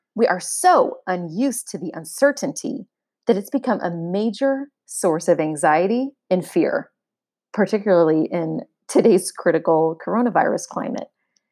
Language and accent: English; United States; now in South Asia; I'm so far from home. I'm in South Asia. My family's back in the United States.